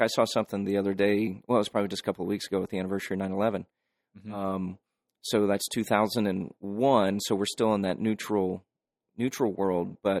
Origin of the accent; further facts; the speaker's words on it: Midwest, United States; I remember I grew up in the Midwest, mm-hmm. Bible Belt, Buckle of the Bible Belt, all those things.